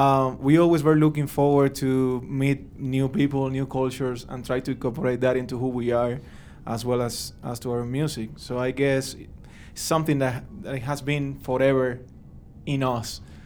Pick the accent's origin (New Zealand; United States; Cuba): Cuba; grew up together in Cuba